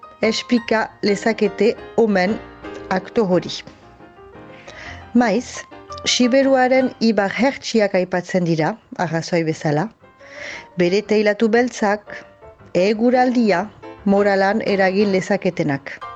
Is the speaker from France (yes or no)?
yes; Nouvelle-Aquitaine, France; accent: Northern Basque; Ene azentura ulertu dukezue, iparraldekoa naizela. Baina ene eskuara molatzen badut ere, jakin ezazue siberotarra naizela.